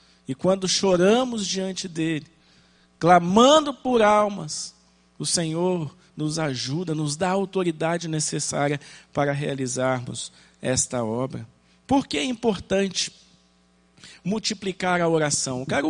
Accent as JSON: {"language": "Portuguese", "region": "Espírito Santo", "country": "Brazil", "lives_now": "Curitiba, Brazil", "said": "Eu vim do estado do Espírito Santo e lá nós temos 78 municípios"}